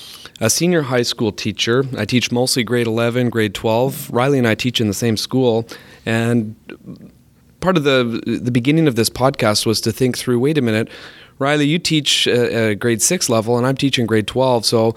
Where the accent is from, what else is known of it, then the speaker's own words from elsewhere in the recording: Ontario, Canada; also born or lived in British Columbia; Yeah, so I'm originally from Ontario, so another part of Canada, and wound up in BC.